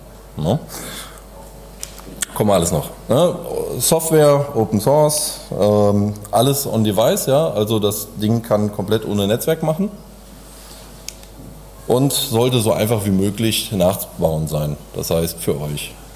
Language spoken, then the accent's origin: German; Cologne, North Rhine-Westphalia, Germany; ich komme aus Köln